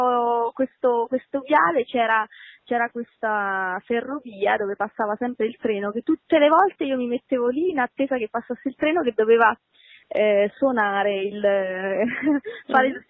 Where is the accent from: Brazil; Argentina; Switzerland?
Switzerland; Wädenswil, Zurich; io vivevo in un paese sul lago proprio vicinissimo a Zurigo che si chiama, bellissimo tuttora, si chiama Wädenswil